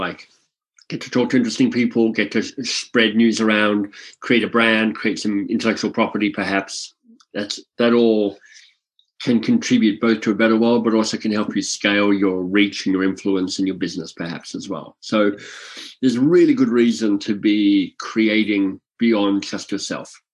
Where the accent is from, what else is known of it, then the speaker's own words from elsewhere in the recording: Canberra, Australian Capital Territory, Australia; I grew up in Canberra, so I thought I knew what cold was relative to the rest of Australia